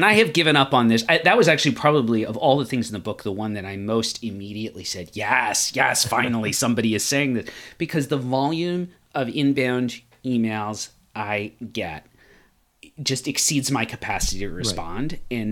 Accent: United States; born or raised there

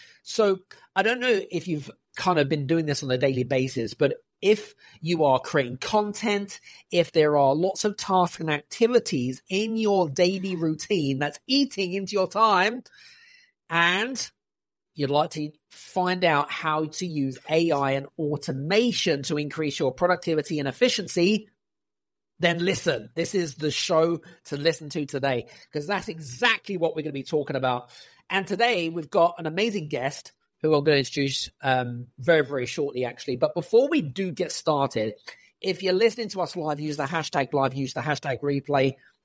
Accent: United Kingdom; we're from the same neck of the woods. He's British, I'm British.

